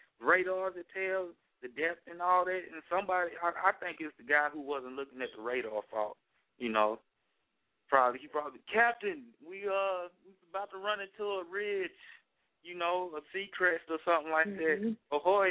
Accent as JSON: {"language": "English", "town": "Monroe", "region": "Louisiana", "country": "United States", "said": "I'm from Monroe, Louisiana, straight out of Louisiana. That's how I say it, Louisiana, baby, you know."}